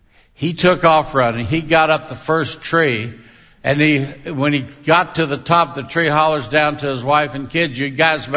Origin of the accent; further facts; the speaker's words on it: Kentucky, United States; I'm from Kentucky, and they call me hillbilly.